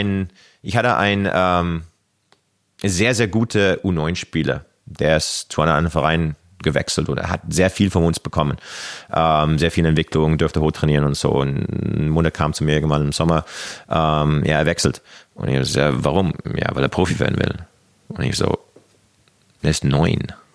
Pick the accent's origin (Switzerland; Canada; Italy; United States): Canada; Kamloops, British Columbia; born or raised there; German is a second language; now in Germany